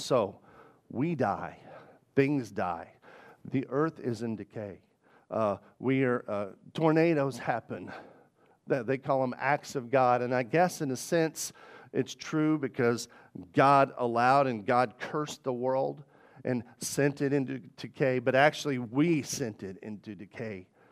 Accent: Arkansas, United States; Because I'm from Arkansas, we say detail.

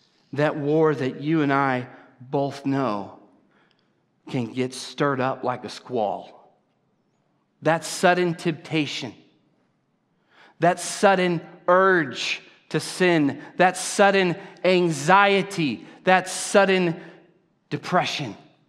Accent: California, United States; I'm in Arkansas. Seriously, I grew up in California. But I love it here.

